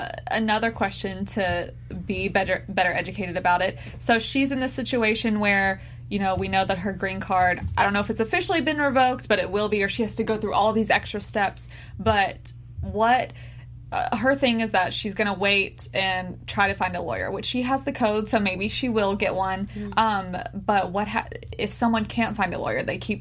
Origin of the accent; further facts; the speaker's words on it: United States; born there; Like, I wouldn't know that. I was born in the United States. There's no way I would know